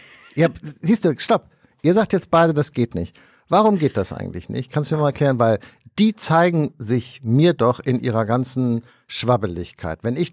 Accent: Hamburg, Germany; Ich meine, ich komme aus Hamburg, wir sind es gewöhnt, bei uns zu bleiben.

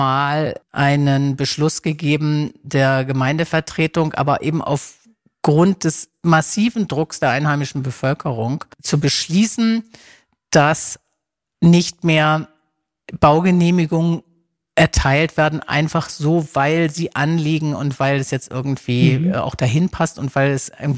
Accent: Germany; Und ich komme ja nun mal von dieser Nordseeinsel, auf der ich auch immer war und meine Eltern besucht habe

